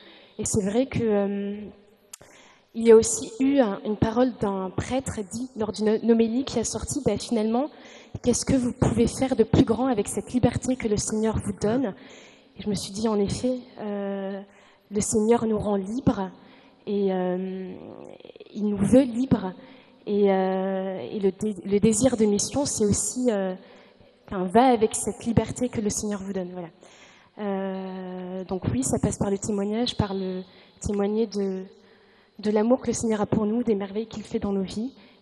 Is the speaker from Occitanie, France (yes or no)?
yes; Toulouse, Occitanie, France; moved away as an adult; now in Paris, France; Je suis originaire de Toulouse, mais je suis partie à Paris.